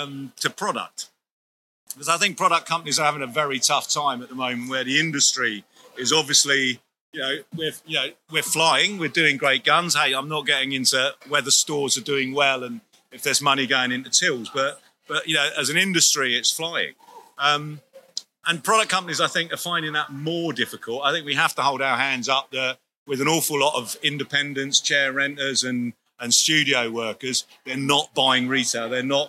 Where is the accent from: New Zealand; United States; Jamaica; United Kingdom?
United Kingdom; London; I don't know if my accent gives it away, but I'm a Londoner.